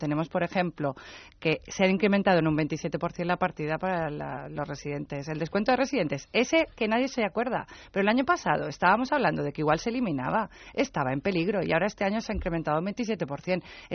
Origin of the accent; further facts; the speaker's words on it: Balearic Islands, Spain; Yo soy mallorquina, soy de Baleares